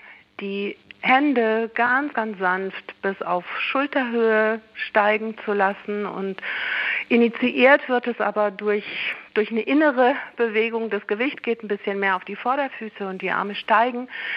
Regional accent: Lower Saxony, Germany; Ich komme aus Niedersachsen

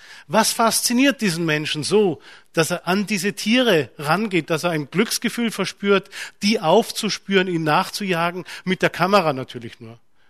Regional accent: Bavaria, Germany; In Bayern, meinem Heimatland, überfällt man mit großem Vergnügen das nächste Dorf

